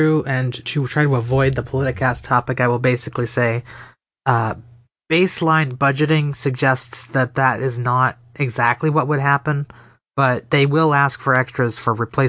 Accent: United States; or we, because I am American, they are obligated by treaty to, if you guys get attacked, we're going to defend you

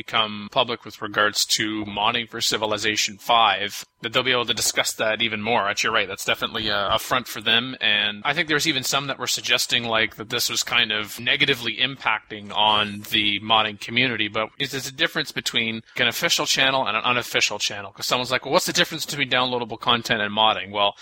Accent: Canada; I'm Canadian

